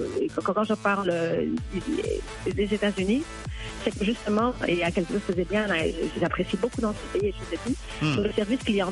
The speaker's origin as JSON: {"language": "French", "country": "DR Congo", "said": "Je suis congolaise"}